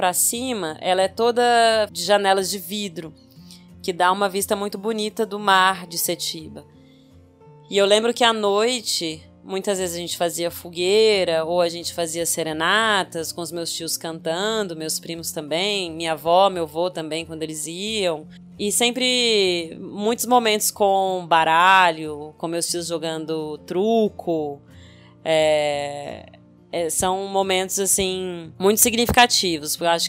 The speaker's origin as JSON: {"language": "Portuguese", "town": "Goiânia", "region": "Goiás", "country": "Brazil", "said": "Porque, imagina, eu sou goiana, né? De Goiânia, Goiás. Aqui não tem mar."}